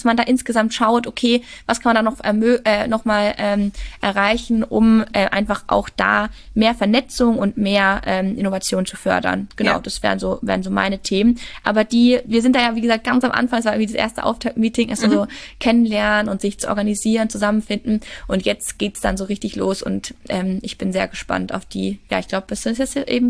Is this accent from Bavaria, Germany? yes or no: yes; Würzburg, Bavaria, Germany; ich komme aus Würzburg, habe da in Regensburg studiert, beide Städte mit tollen Unis.